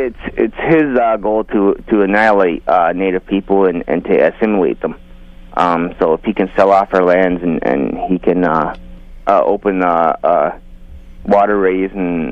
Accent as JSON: {"language": "English", "region": "Ontario", "country": "Canada", "said": "I'm from Pananaga Mohawk Territory"}